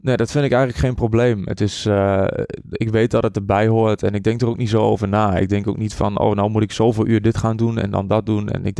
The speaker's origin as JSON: {"language": "Dutch", "town": "Borculo", "region": "Gelderland", "country": "Netherlands", "tie": "born or raised there"}